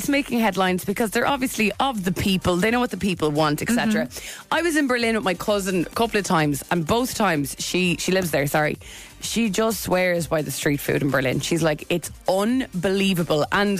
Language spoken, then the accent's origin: English; Ireland; as an Irish person and my personal, and knowing that our country loves a chicken fillet roll.